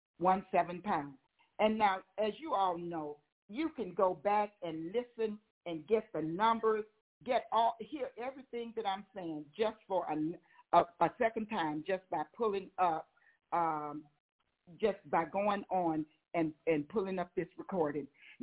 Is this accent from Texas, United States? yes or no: no; Mississippi, United States; Yes, I'm from Mississippi, but she is the queen of Mississippi.